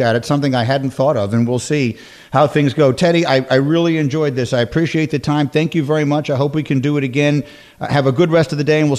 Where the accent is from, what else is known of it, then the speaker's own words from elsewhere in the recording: New York, United States; I'm from New York, but I'm not a Giant fan at all.